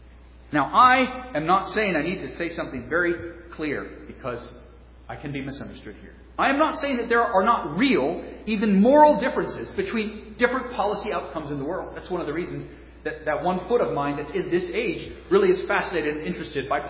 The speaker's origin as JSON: {"language": "English", "region": "California", "country": "United States", "lives_now": "Virginia, United States"}